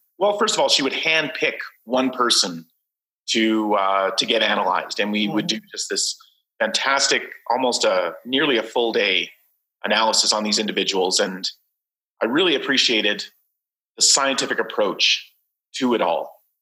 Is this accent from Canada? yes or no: yes; Calgary, Alberta, Canada; Yeah, I'm 48 years old. I was born in Calgary, Alberta, Canada. And I live in Calgary, Alberta, Canada. I'm fortunate enough to be back in my hometown.